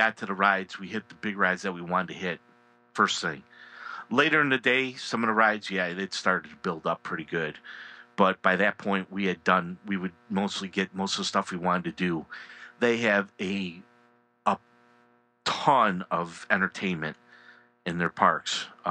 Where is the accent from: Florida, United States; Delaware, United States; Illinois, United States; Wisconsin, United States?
Illinois, United States; this is crazy because we're from Illinois, which is about as flat gets